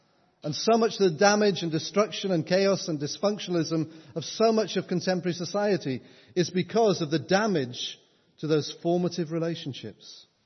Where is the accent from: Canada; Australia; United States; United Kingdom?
United Kingdom; North East England; I'm a Geordie. It was not my father I was frightened of. It was that matriarchal figure called Mum. Strong Geordie woman.